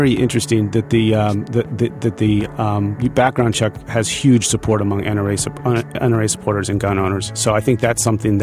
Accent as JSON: {"language": "English", "region": "Virginia", "country": "United States", "said": "Right now, in many states, I come from Virginia, you can go and buy easily these types of weapons at any gun show without a background check."}